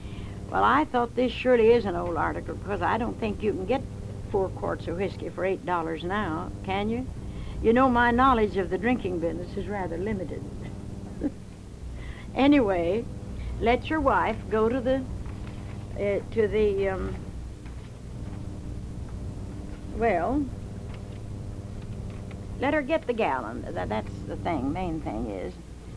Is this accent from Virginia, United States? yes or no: no; Carthage, Missouri, United States; I was born in Carthage, Missouri, and I learned to read in the Carthage Press.